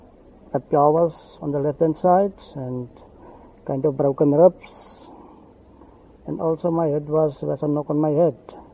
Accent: Touws River, Western Cape, South Africa; I was discharged and going home to Toz River, my hometown where I'm staying

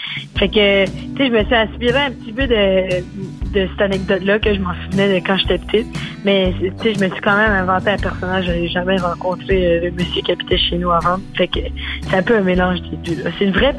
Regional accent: Dieppe, New Brunswick, Canada; now in Montreal, Canada; Je suis déménagée à Montréal. Fait que c'est quand même assez récent, mais j'ai habité quand même à Dieppe toute ma vie.

